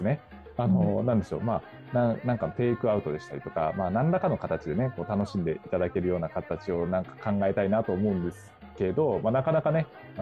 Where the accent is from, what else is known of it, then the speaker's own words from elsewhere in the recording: Nagasaki, Japan; 地元長崎県のね、